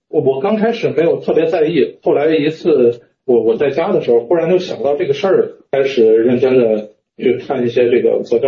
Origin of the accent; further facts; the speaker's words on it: Linfen, Shanxi, China; 就是我是山西人，然后那个山西临汾的，然后我们那边有个广胜寺。